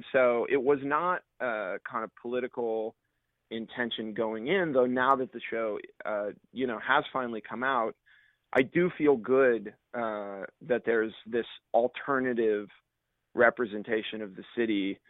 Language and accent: English; Chicago, Illinois, United States; when I travel around and tell people I'm from Chicago, they get a look on their face